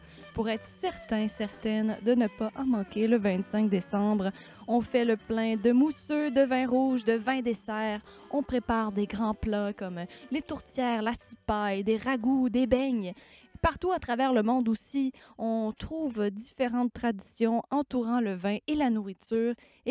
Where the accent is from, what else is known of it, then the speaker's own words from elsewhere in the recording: Quebec, Canada; Chez nous, au Québec, on a fouillé, on a cherché pour trouver des références au vin dans l'histoire de nos coutumes.